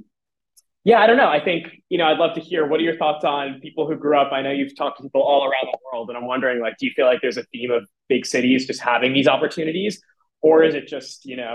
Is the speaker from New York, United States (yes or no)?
yes; New York City, New York, United States; I grew up in New York City.